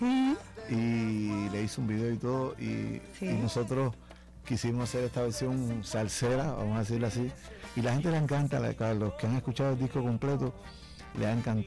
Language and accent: Spanish; Havana, Cuba; Y yo me siento súper cubano, como le puse a ese disco anterior, y súper habanero también.